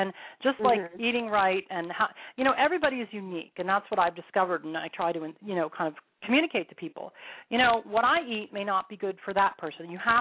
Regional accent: Bucks County, Pennsylvania, United States; you know what we did growing up in Bucks County.

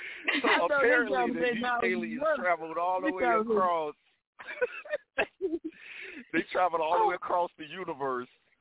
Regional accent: the South, United States; But I don't see myself driving up there in all that cold. I'm from the South.

